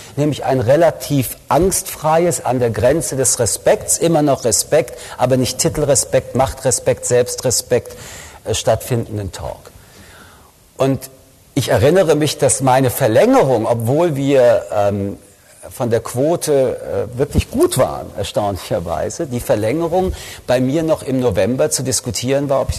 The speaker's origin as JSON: {"language": "German", "town": "Paris", "region": "Île-de-France", "country": "France", "second_language": "German", "said": "Ich komme aus Paris"}